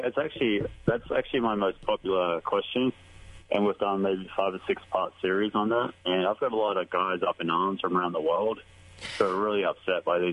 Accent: Australia; accent: Australian; every single day I probably get a comment on my accent. It's really nice. I like being unique.

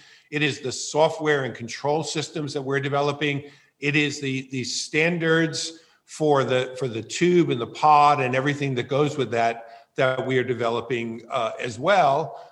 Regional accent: New York, United States; Look, I'm a kid from New York.

